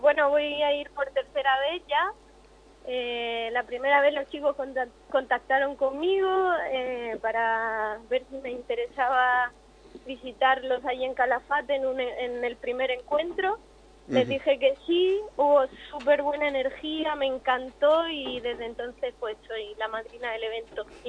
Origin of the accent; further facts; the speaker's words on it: Murcia, Region of Murcia, Spain; now in Argentina; Soy del sureste de España. Allí aprendí y allí crecí.